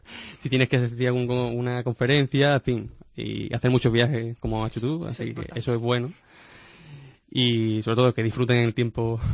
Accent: Andalusia, Spain; Como bien sabéis, soy de Guadalhorce y agricultor

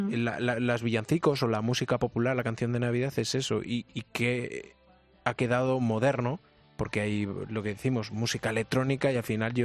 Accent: Calatayud, Aragon, Spain; yo soy aragonés de Calatayud

